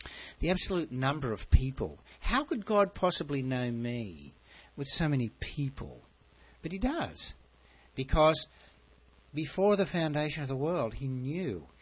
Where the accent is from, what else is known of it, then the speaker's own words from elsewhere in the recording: Australia; You've heard my story about I was posted to Vietnam as an Australian soldier. I'm a Vietnam veteran.